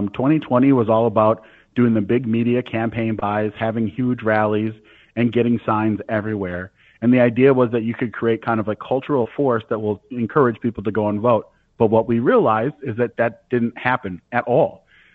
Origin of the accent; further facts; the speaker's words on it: Devils Lake, North Dakota, United States; So first and foremost, because I grew up in Devil's Lake, I sound like I grew up in Devil's Lake, but I, in fact, am black.